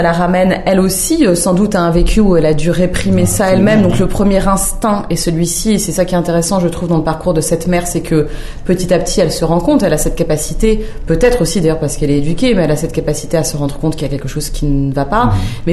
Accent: Algeria; c'est le type de milieu dans lequel j'ai grandi et je suis algérienne. Tout en étant aussi française

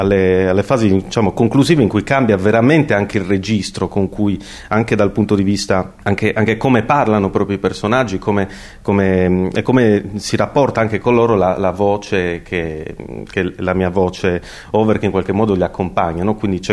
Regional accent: Iglesias, Sardinia, Italy; io sono nato ad Iglesias, che appunto nel Sulcis, in quel territorio, e lì sono cresciuto

